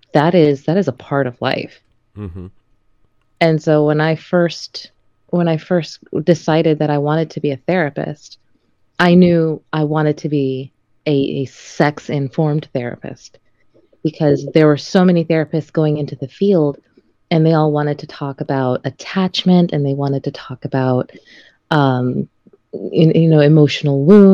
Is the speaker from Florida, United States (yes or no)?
yes; Miami, Florida, United States; I grew up in Miami. I saw it. I heard it all. And I was always so confused being raised in a Catholic family.